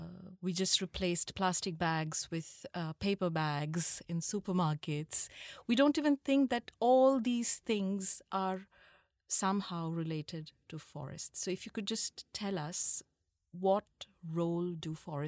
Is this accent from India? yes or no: yes; Kolkata, West Bengal, India; I grew up in India, right? I grew up in Calcutta, to be precise.